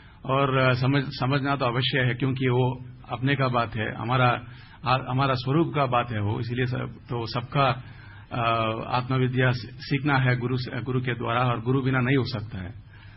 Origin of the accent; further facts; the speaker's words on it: South India, India; Hindi is a second language; मैं दक्षिण से हूं, मुझे हिंदी इतना अच्छा नहीं आती है।